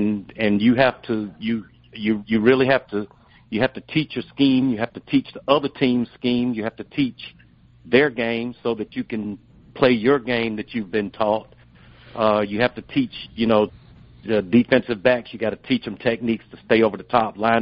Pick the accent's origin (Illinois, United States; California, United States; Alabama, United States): Alabama, United States; Birmingham; Correct. I grew up in Birmingham, went to Banks High School.